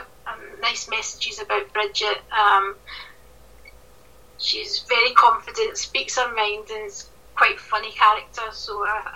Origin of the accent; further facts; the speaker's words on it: Scotland, United Kingdom; Well, to be honest, and as a Scottish person, I shouldn't say this, but I'm not a great fan myself.